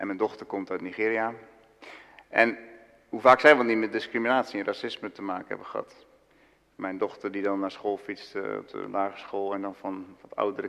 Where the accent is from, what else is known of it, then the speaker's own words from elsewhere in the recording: Overijssel, Netherlands; Ik kom uit Twente. Toen ik voor het eerst ging studeren in Amersfoort, Evangelische Hogeschool, kon men mij amper verstaan.